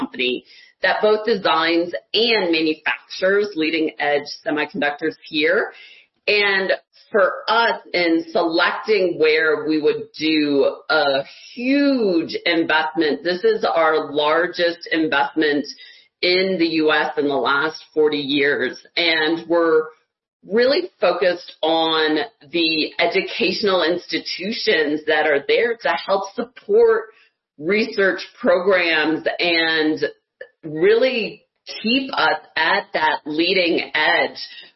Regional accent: Ohio, United States; Yeah, so I was born and raised in Ohio. I'm a Buckeye and an Ohioan, and I was so proud.

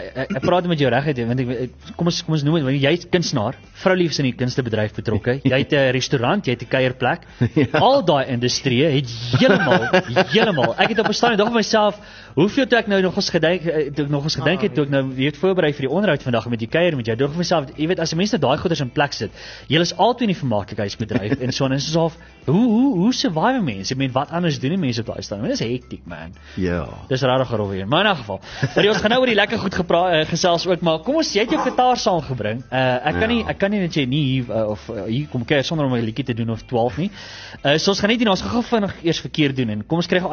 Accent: Klerksdorp, North West, South Africa; ek kom van van Klers op af van die ander kant van die treinspoort Deewald. Groot geword daar

